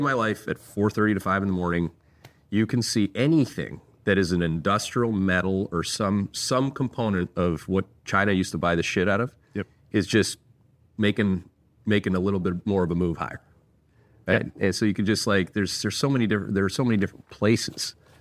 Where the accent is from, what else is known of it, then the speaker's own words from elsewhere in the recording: Canada; Right, I'm Canadian. I'm pretty well versed in how cold it can be at that latitude